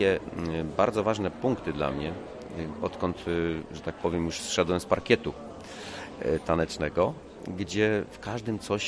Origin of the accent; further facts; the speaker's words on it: Kędzierzyn-Koźle, Opole Voivodeship, Poland; also born or lived in Kietrz; bo ja z Kiecza pochodzę, a ogólnie wychowywałem się w Kędzierzynie Koźlu.